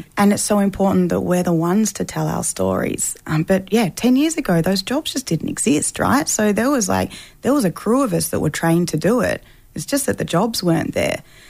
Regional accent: Melbourne, Victoria, Australia; now in Queensland, Australia; So I'm a Yorta Yorta and Wiradjuri woman, born and raised on Kulin country in Melbourne, and I moved up to Queensland last year to launch these retreats.

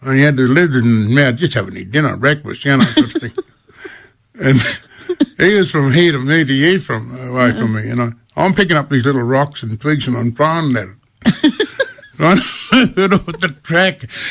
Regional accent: Queensland, Australia; I come from Queensland, we don't eat snakes.

